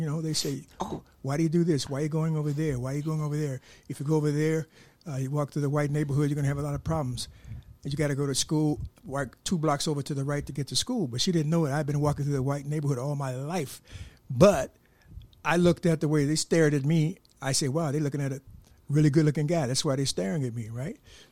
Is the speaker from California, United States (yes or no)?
no; Gary, Indiana, United States; also born or lived in Chicago; I was born in Gary, Indiana, and spent half of my life between Gary, Indiana, and Chicago.